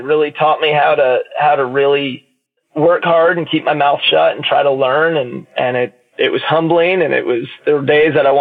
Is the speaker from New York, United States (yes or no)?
yes; New York, United States; I was born on Eastern Long Island, out on the very end of the island. It was farm country where I grew up.